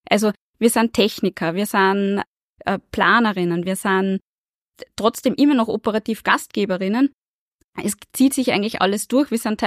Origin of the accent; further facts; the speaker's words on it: Upper Austria, Austria; Wir sind da als Oberösterreicher auch ganz stark unterwegs